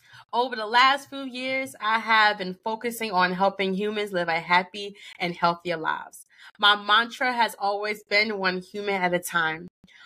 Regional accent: New Jersey, United States; So, I grew up in New Jersey. Not much impression there, but that's okay. I don't like New Jersey either. My family is from North Carolina, like Charlotte, Raleigh, Durham.

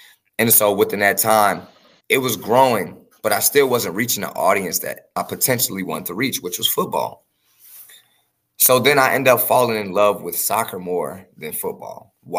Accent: Chicago, Illinois, United States; now in Texas, United States; I am from Chicago, Illinois. I have been here in Texas since 2015.

